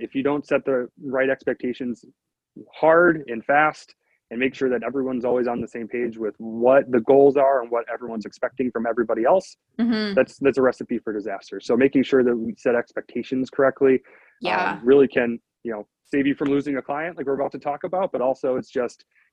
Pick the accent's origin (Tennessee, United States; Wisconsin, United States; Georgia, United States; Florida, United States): Wisconsin, United States; Milwaukee; I am from the Milwaukee area, Milwaukee, Wisconsin.